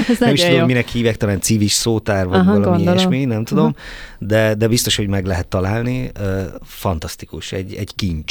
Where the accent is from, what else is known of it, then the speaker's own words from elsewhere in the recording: Bihor, Romania; accent: Bihar dialect; a tájszólás, az ugye, én is Biharból jövök, tehát a Hajdú Bihar megye, az ugye a magyarországi rész, és Bihar megye, az meg a Parciumi rész, és én is Bihar megyéből vagyok